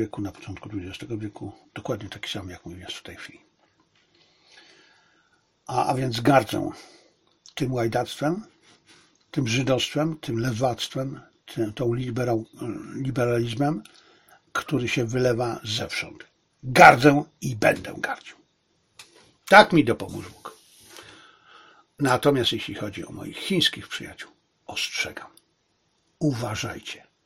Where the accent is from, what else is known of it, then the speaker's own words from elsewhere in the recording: China; Polish is a second language; now in Poland; A to jest na pewno mój dramat też. Jako Chińczyk.